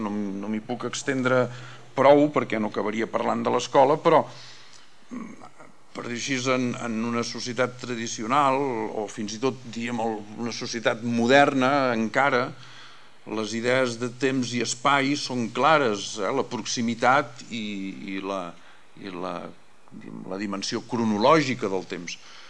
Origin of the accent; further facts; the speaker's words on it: Terrassa, Catalonia, Spain; els que som de Terrassa